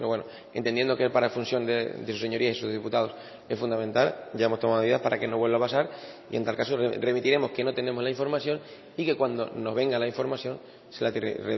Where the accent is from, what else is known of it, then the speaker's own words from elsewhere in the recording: Canary Islands, Spain; Usted y yo somos del Hierro